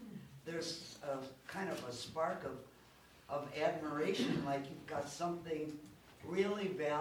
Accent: Everett, Washington, United States; I'm from Everett, Washington.

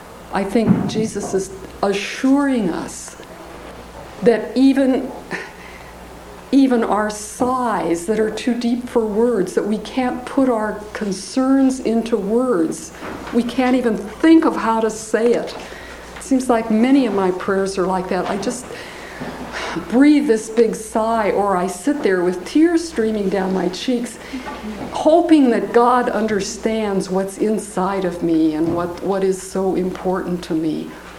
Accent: Grove City, Ohio, United States; when I was growing up in Grove City, Ohio

